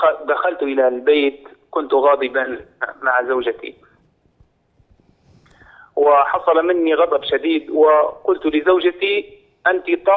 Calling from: Libya; من ليبيا.

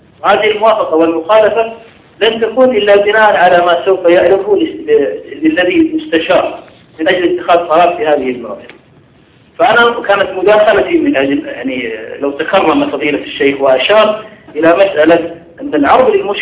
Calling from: Abha, Asir, Saudi Arabia; وأنا هنا من أبها

